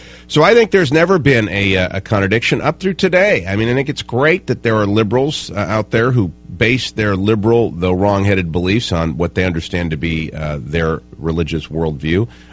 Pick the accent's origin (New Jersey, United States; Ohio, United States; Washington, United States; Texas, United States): Ohio, United States; So I just put it down to my Ohio upbringing.